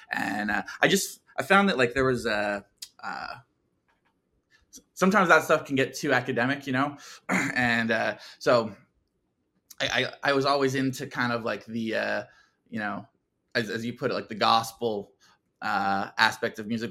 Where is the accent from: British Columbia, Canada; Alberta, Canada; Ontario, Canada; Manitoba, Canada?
Ontario, Canada; Dunnville; moved away as an adult; now in Austin, United States; I was born and raised in Dunnville, Ontario, and lived in Ontario my whole life up until a couple of years ago, and I relocated to Austin, Texas